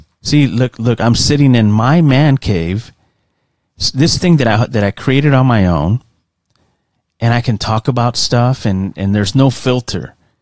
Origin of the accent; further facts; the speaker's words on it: San Antonio, Texas, United States; growing up in the downtown area, and the outskirts of downtown, very close to downtown, in the east side of San Antonio, it was rough. It was rough growing up there